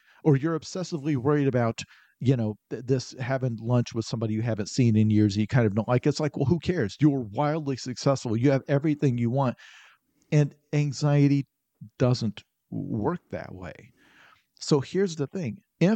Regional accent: Illinois, United States; In rural Illinois, town of about 4,000 people in southern Illinois.

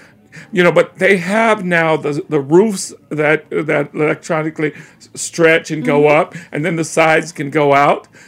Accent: the South, United States; now in New York, United States; before I grew up in the South, so I grew up in open plains and lots of room and space. And the greatest argument when I moved to New York

